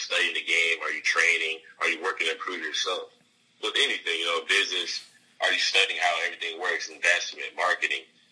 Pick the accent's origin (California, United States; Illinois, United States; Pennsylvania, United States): California, United States; Lancaster; you know, I grew up in Lancaster, you know, Southern California area.